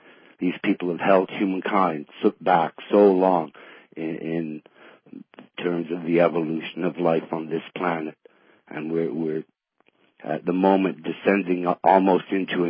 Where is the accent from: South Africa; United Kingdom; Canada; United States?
Canada; as Canadian citizens, we're being terrorized by these people.